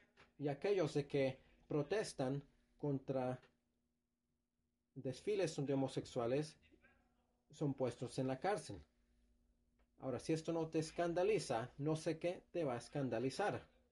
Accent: United Kingdom; now in Toronto, Canada; bueno, yo soy británico, pero también soy canadiense, he vivido aquí 11 años

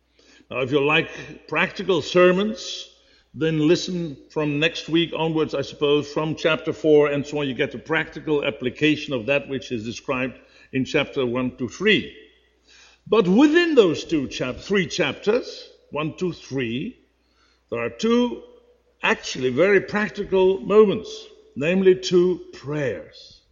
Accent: Netherlands; accent: Dutch; English is a second language; And, well, you have to bear with my Dutch accent. I can't help it.

